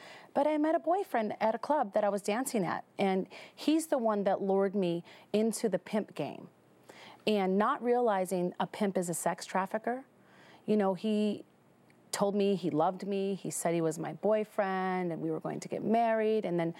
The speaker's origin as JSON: {"language": "English", "region": "Minnesota", "country": "United States", "lives_now": "Las Vegas, United States", "said": "Yes, in Las Vegas. I'm from Minnesota originally."}